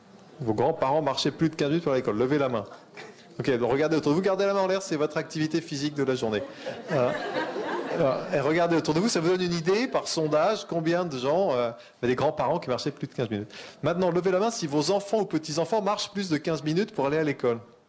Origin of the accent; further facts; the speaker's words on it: United States; Moi, je suis américain en plus d'être français